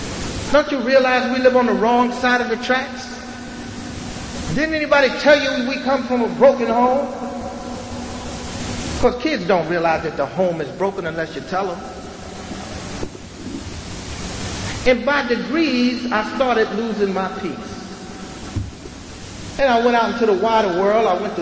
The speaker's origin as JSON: {"language": "English", "town": "Newark", "region": "New Jersey", "country": "United States", "tie": "born there", "said": "There was a time circa 1950. I was born in Newark, New Jersey, and I came into this world a flat-out happy little boy."}